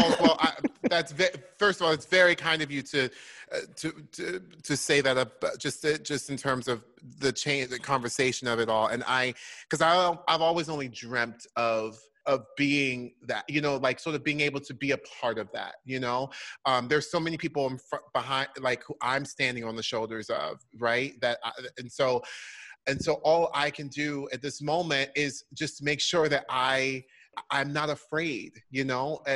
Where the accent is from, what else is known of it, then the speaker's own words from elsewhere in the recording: Orlando, Florida, United States; I mean, I grew up in Orlando, Florida.